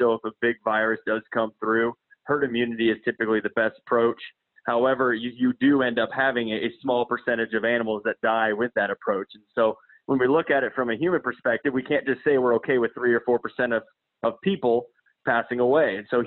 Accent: Iowa, United States; also born or lived in North Carolina; I was born in North Carolina, raised in Iowa, went to the University of Iowa, and now study at Johns Hopkins.

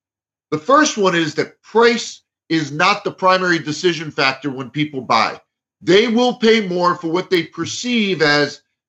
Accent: Marlboro, New Jersey, United States; I grew up in Marlboro, New Jersey, which is in central New Jersey.

